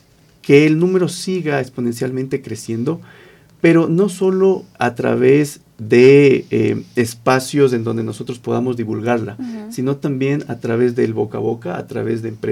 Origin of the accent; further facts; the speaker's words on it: Ecuador; Justamente la intención es encontrarnos como ecuatorianos productivos y también con el mundo.